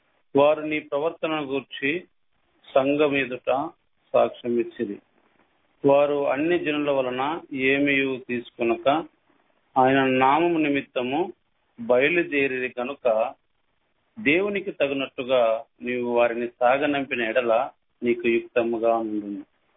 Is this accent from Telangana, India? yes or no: no; Pamidi, Andhra Pradesh, India; నాది అనంతపురం జిల్లా పామిడి పట్టణం తాలూకా మున్సిపల్ అది. అయితే నేను ప్రభును ఎరగక మునుపు ఒక హిందూ కుటుంబంలో పుట్టిన వాడను.